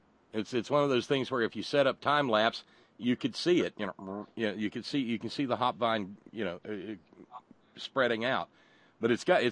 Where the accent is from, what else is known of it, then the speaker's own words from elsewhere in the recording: Appalachia, United States; Well, I was born in the South, but my God, I was born in the foothills of Appalachia. I've been Appalachian all my life